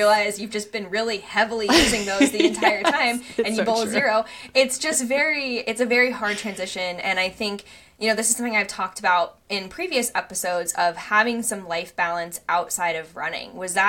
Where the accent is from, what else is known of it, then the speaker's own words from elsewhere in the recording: Colorado, United States; And so my friends, like, growing up in Colorado, having some friends outside of running were truly my saving grace